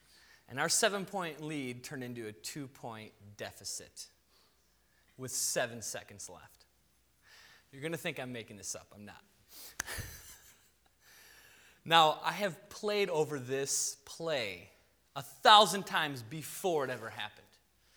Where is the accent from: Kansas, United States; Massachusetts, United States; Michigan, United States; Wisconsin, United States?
Wisconsin, United States; Madison; So I grew up in Madison. I went to Verona High School, which is basically a suburb of Madison, if you don't know where that is.